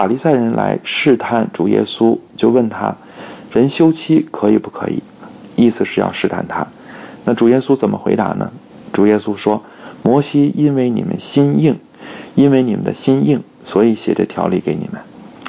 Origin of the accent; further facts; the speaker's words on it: China; 我们中国人也有俗话说，杀人偿命，欠债还钱。